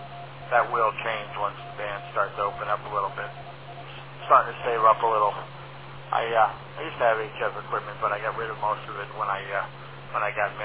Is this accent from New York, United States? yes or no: yes; Bayville, New York, United States; I grew up in Bayville, where Peter lives now. Near Oyster Bay there.